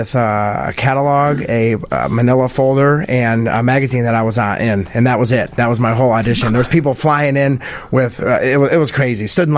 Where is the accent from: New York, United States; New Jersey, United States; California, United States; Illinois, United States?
Illinois, United States; Peoria; I said, I'm from Peoria, Illinois.